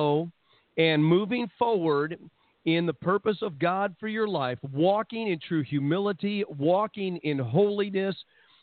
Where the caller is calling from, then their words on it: Australia; I'm calling in from Australia today, dear friend.